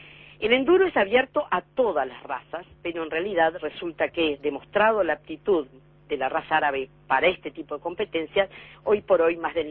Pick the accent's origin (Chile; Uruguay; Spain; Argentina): Uruguay; más allá del orgullo como uruguaya